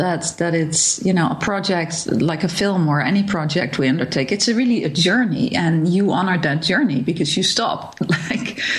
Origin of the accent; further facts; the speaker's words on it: Netherlands; now in United States; we are from Holland, so we, I don't know, the education is different there